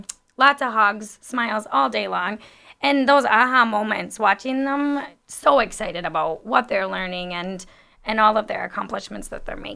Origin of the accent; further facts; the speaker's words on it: Eastman, Wisconsin, United States; I grew up in Eastman, so I attended, I attended Eastman School, but yes, I did graduate from the high school.